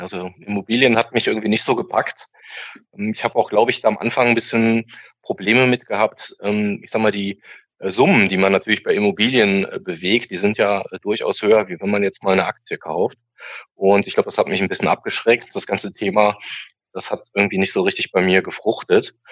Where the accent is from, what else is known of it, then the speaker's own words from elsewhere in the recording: Rhineland, Germany; bin natürlich als Rheinländer auch Karnevalist.